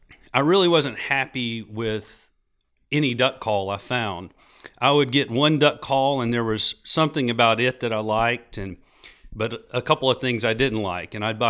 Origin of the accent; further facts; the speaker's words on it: Fort Worth, Texas, United States; born there; Being born in Fort Worth, I love Texas. I'm a Texan at heart.